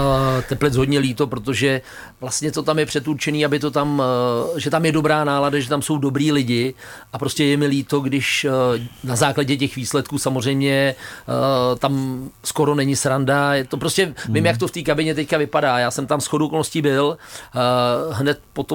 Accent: Liberec, Liberec Region, Czechia; je potřeba říct, že já jsem z Liberce, to znamená, já to vrchem mám 100 kilometrů.

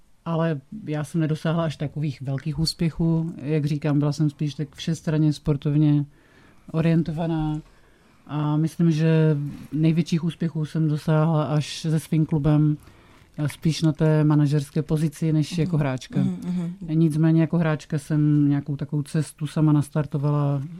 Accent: Břeclav, South Moravian Region, Czechia; je to partnerský klub v Břeclavi, odkud pocházím.

